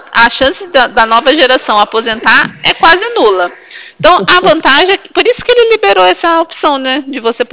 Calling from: São Paulo, Brazil; Não, não sou de Joinville, estou de São Paulo.

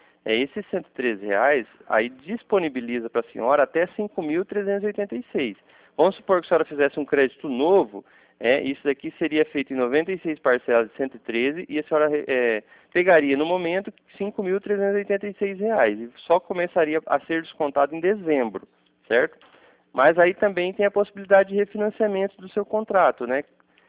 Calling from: Cornélio Procópio, Paraná, Brazil; Ah, eu estou na cidade de Cornélio Procópio, Paraná, ao lado de Londrina.

